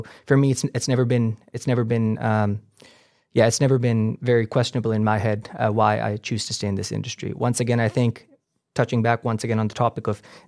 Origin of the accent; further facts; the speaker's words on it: Pakistan; also born or lived in Netherlands / Switzerland / United Kingdom; now in Norway; So I've lived in countries like Germany, the Netherlands, Switzerland, now live in Norway, lived in the UK for a while as well. And then, of course, I'm originally from Pakistan.